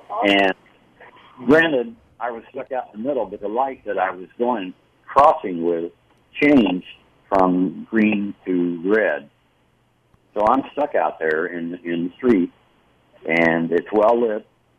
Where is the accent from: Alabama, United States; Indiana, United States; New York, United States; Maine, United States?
Indiana, United States; I'm from Indiana, and we drive from a defensive.